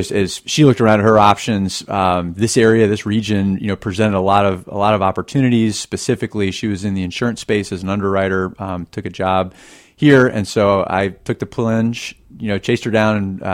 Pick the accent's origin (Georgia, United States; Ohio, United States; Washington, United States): Georgia, United States; Atlanta; also born or lived in North Carolina / South Carolina; So I was born in Atlanta and moved around a fair bit as a kid, but very squarely southeast. I lived in North Carolina a little bit growing up, a little South Carolina, back to Atlanta around about the Olympics